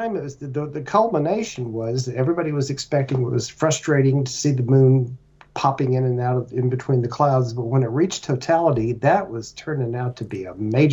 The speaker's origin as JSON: {"language": "English", "town": "Kernville", "region": "California", "country": "United States", "tie": "born or raised there", "said": "two radio pieces about my growing up in Kernville, as you recall."}